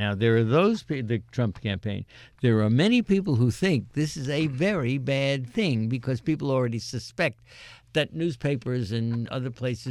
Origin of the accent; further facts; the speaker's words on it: Great Barrington, Massachusetts, United States; also born or lived in Pittsfield; You got a group of people in my hometown of Great Barrington and Pittsfield now, good citizens, wonderful people